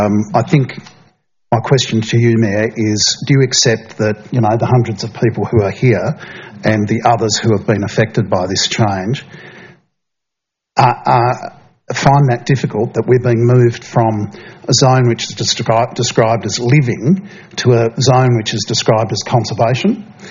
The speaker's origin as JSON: {"language": "English", "town": "Tinderbox", "region": "Tasmania", "country": "Australia", "said": "I'm from Tinderbox."}